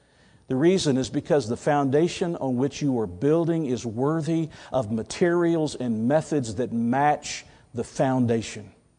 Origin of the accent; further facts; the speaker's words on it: Atlanta, Georgia, United States; my wife and I were raised in Atlanta, Georgia